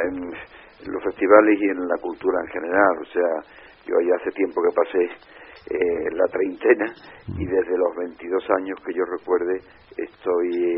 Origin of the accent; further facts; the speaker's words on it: Seville, Andalusia, Spain; born there; yo soy sevillano de nacimiento y voy a Sevilla con mucha frecuencia. E incluso estuve en Sevilla a principios de los 2000, durante 3 años